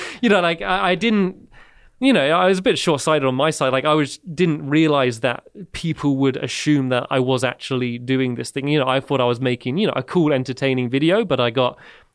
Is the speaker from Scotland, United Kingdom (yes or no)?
no; Emsworth, South East England, United Kingdom; I grew up in the south of England, about 15 minutes away from where I live now. It's a small town called Emsworth. It's like a fishing village.